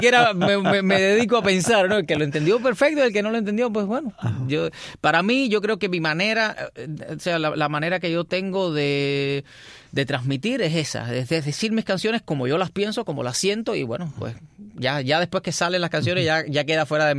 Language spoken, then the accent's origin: Spanish; Havana, Cuba; born there; Yo nací en La Habana.